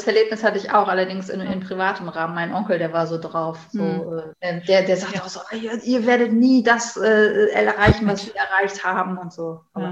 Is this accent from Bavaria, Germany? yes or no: no; Bonn, North Rhine-Westphalia, Germany; Ich komme eigentlich aus Bonn. Also ich bin eine Zugereiste. Ah, okay. Ich bin geboren und aufgewachsen in Bonn. Das hat den Hintergrund, dass mein Vater als Ur-Südoldenburger, gebürtiger Kloppenburger, als Berufssoldat durch ganz Deutschland getingelt ist